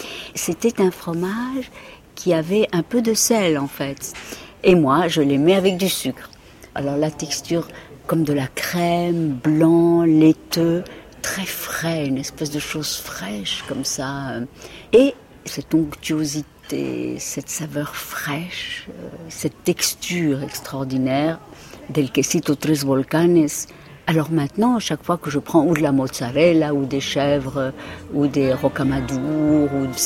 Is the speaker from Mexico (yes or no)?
yes; Mexico; French is a second language; J'ai été élevée au Mexique pendant 18 ans